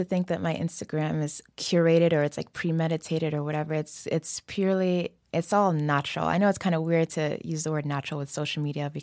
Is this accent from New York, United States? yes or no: yes; Bronx, New York, United States; so we lived in the Bronx for a long time, so my family moved to. You know, it was an interesting upbringing. We grew up in a very Senegalese home.